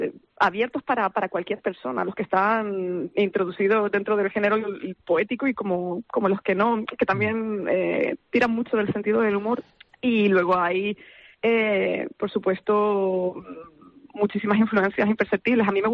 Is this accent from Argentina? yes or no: no; Canary Islands, Spain; somos poetas jóvenes de Tenerife